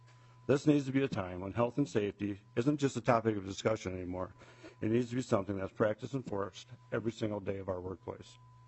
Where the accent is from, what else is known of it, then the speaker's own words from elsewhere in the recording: Austin, Minnesota, United States; I am from Austin, Minnesota. I've worked at Hormel Foods in Austin for over 27 years.